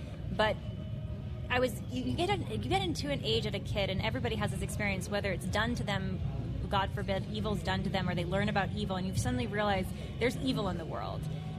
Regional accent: San Jose, California, United States; So I'm from San Jose, California. Grew up in the heart of Silicon Valley, one of eight kids.

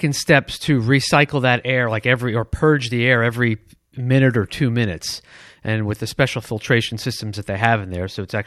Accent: Detroit, Michigan, United States; but I grew up in Michigan. Remember, it's Detroit.

